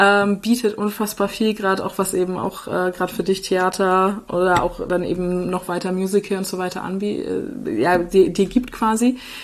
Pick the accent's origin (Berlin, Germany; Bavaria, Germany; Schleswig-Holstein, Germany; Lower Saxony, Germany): Schleswig-Holstein, Germany; Henstedt-Ulzburg; ich komme halt aus Schleswig-Holstein, aus dem wunderschönen Hennstedt-Ulzburg, was niemand kennt, außer dass sie bei den Frauen recht gut im Fußball sind und da auch DFB-Pokal immer aktiv dabei. Und ich bin dann eben fürs Studium nach Kiel.